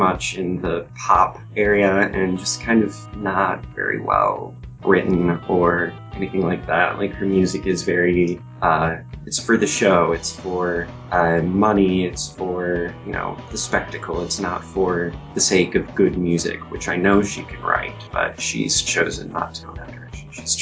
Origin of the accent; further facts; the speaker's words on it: Kalamazoo, Michigan, United States; now in Detroit, United States; I'm in Detroit to go to school and to, of course, get out of my hometown of Kalamazoo, Michigan.